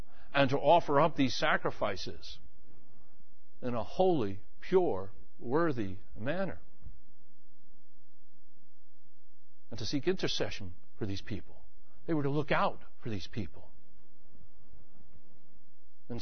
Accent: Levittown, New York, United States; I grew up in Levittown, New York. That's the population of Levittown, New York, about 50,000 people.

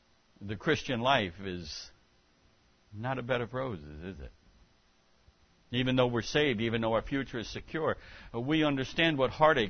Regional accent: New York City, New York, United States; born there; New York City's not bad. I was born in New York City.

